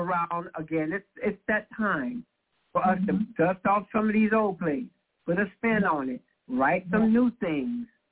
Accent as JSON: {"language": "English", "town": "Mullins", "region": "South Carolina", "country": "United States", "tie": "born there", "said": "I was born in Mullins."}